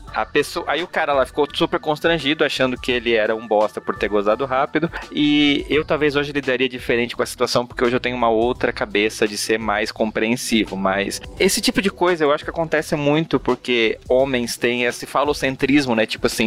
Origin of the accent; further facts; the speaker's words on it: Blumenau, Santa Catarina, Brazil; born there; now in São Paulo, Brazil; eu sou um cara do interior, né, eu nasci em Blumenau, mudei pra São Paulo recentemente